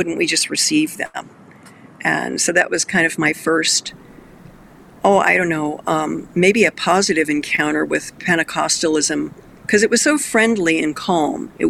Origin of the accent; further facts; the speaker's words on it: Huntington Beach, California, United States; I grew up in Huntington Beach, and I was born in the mid-50s, so I was too young to know a lot of stuff.